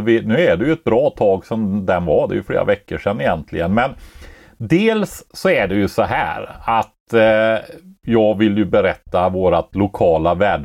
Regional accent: Sunne, Värmland, Sweden; Nej, men de ordnade i min hemkommun här, Sunne.

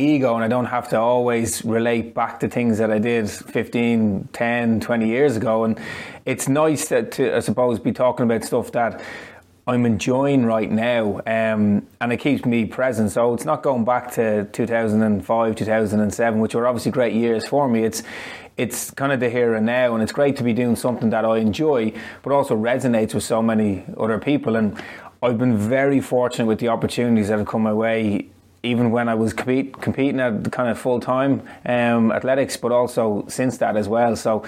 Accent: Dublin, Leinster, Ireland; And born and raised in Dublin, would have represented Ireland at all the major championships

